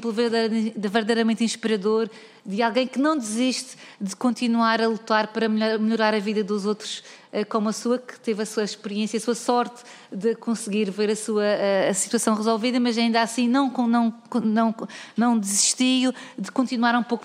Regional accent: Madeira, Portugal; sei que esteve na minha terra, que é a Madeira

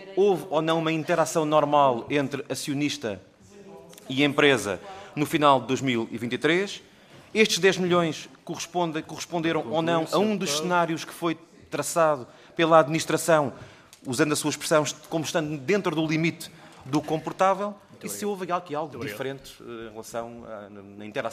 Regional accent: Portugal; É isto que nos interessa enquanto portugueses e enquanto cidadãos.

